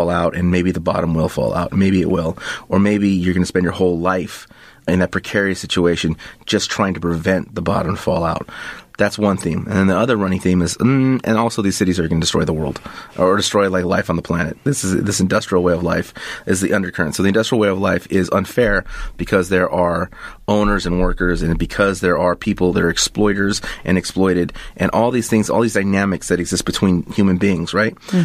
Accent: Los Angeles, California, United States; growing up in El Sereno, it was a very beautiful thing. It's a very wonderful, great neighborhood, very vibrant. And the whole East Side, you know, El Sereno, City Terrace, Boyle Heights, Lincoln Heights, and East LA, obviously.

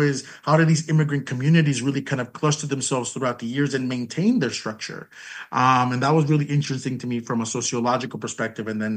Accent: San Francisco, California, United States; because I grew up in San Francisco, where the coldest it gets is like maybe 60 degrees.

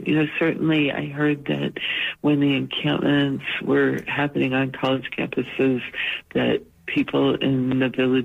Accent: United States; everyone was asking us, where are you from? And, you know, when we would say America, most of them would say, oh, I love America.

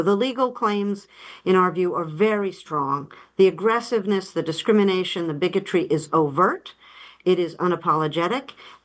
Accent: California, United States; I do so far, and I'm so proud of being a Californian

